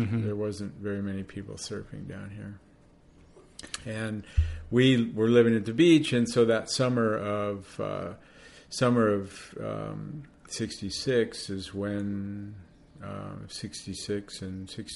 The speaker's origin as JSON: {"language": "English", "town": "Pacific Palisades", "region": "California", "country": "United States", "tie": "born or raised there", "said": "Well, we moved up here in 1966 with my parents. We grew up actually in the Pacific Palisades."}